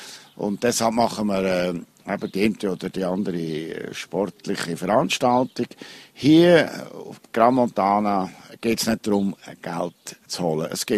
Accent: Bern, Switzerland; Ich bin Berner Oberländer, bin geboren 4 Kilometer Luftlinie von der Walliser Grenze.

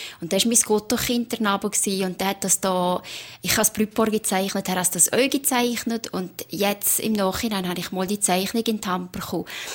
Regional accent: Valais, Switzerland; als Walliser mal in die Deutschschweiz gehen

